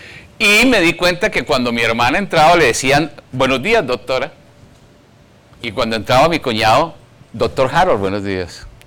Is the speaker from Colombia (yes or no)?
yes; Bogotá, Colombia; moved away; Hace unos días estaba en mi país, Colombia, en mi ciudad, en Bogotá.